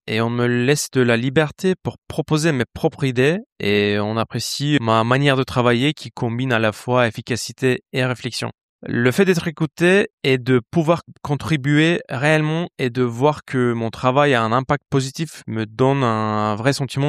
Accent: Istanbul, Turkey; moved away as an adult; now in Lyon, France; Je viens de la Turquie, Istanbul.

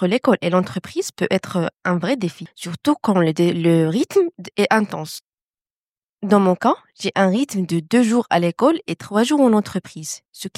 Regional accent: Morocco; je viens du Maroc.

